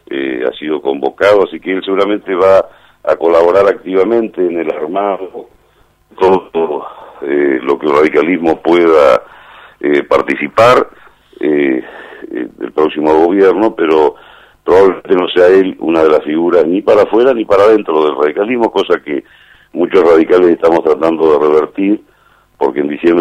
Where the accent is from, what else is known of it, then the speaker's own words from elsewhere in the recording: Argentina; me confieso que lo he disfrutado como tantos argentinos, y particularmente como el grueso de los radicales de todo el país